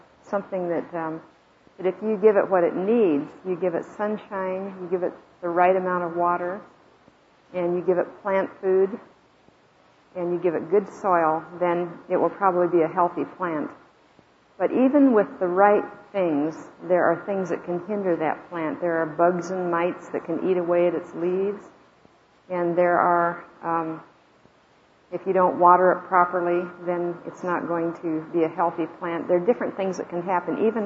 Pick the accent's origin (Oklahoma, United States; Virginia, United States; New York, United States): Oklahoma, United States; Norman; I'm from Norman, Oklahoma.